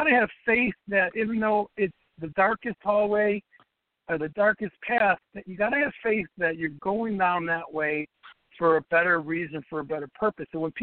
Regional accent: Chicago, Illinois, United States; I was born and raised in Chicago. I still live in Chicago with my two daughters, college daughters, and my wife.

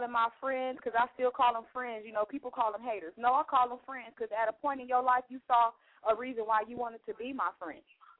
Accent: Inglewood, California, United States; I grew up in Inglewood.

